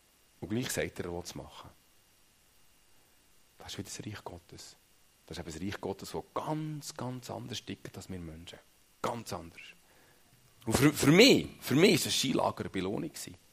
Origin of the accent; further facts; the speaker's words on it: Switzerland; ich bin Schweizer, ich bin unabhängig.